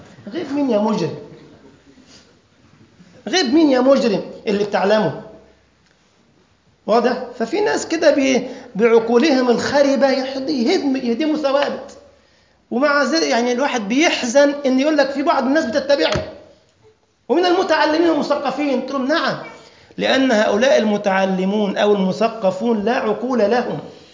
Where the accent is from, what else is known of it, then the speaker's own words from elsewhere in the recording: Egypt; عندنا في مصر القديمة